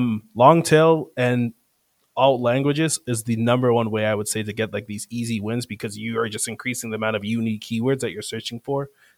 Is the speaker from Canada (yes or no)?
yes; Canada; French for us because we're Canadian.